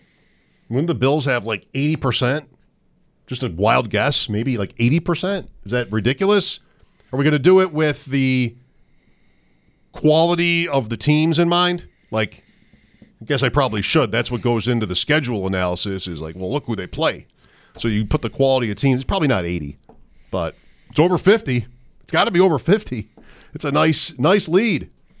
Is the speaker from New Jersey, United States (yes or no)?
no; Grand Island, New York, United States; And I'm from Grand Island.